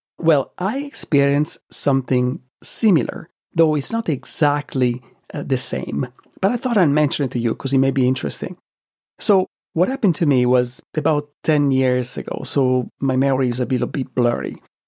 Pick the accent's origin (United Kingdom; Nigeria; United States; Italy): Italy; Though growing up in Italy, I did have pine nuts frequently in pesto, in strudel, and in other preparations, and I never noticed anything strange.